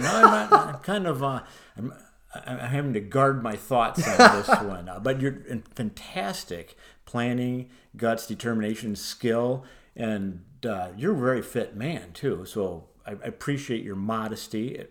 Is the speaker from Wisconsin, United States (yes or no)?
no; Michigan, United States; Here we come all the way back to my hometown in Michigan